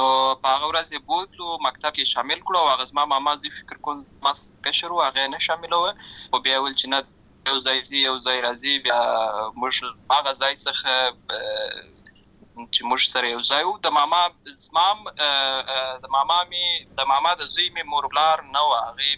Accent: Lashkar Gah, Helmand, Afghanistan; زه په اصل کې د اورزګان ولایت یم، اما زه په هلمند ولایت لشکرګاه کې پیدا شوی یم.

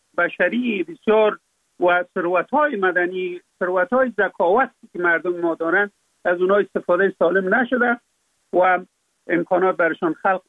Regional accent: Afghanistan; در اونجا فقط من افغان هستم

